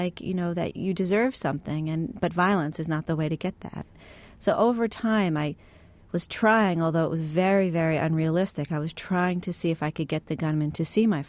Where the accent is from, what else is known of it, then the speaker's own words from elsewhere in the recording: United States; And I said that I come from the United States.